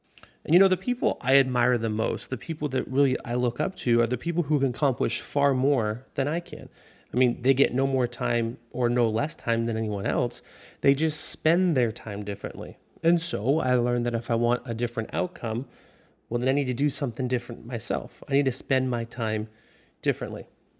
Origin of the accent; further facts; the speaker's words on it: Ontario, Canada; So a province in Canada is like a state, and it's actually where I'm from. I'm from Canada originally